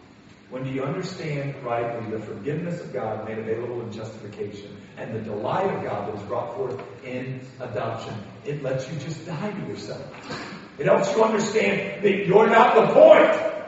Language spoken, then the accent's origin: English; United States; I'll try to say it as frankly as I can, being the American that I am.